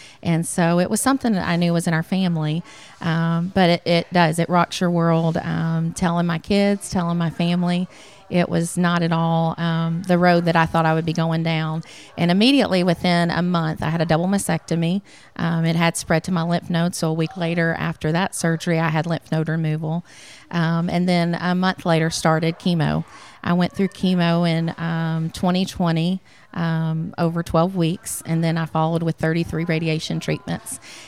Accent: Memphis, Tennessee, United States; born there; now in Athens, United States; No, I was born in Memphis, Tennessee. We've been in the North Alabama area for almost 18 years. But we moved to Athens 9 years ago in August.

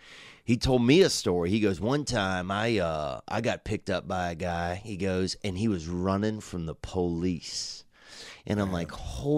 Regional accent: Louisiana, United States; This is in Louisiana. This is my hometown.

